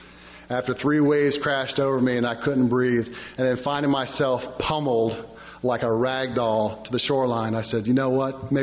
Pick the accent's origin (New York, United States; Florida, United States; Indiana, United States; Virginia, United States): Virginia, United States; Virginia Beach; I remember distinctly as a young man growing up in Virginia Beach, I used to surf poorly, a lot.